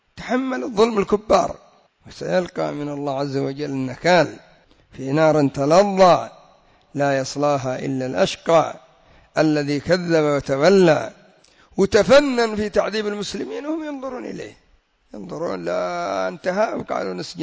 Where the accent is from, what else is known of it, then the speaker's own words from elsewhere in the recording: Yemen; زلازل الآن عندنا في اليمن 3 زلازل قد وقعت في 2 أسبوع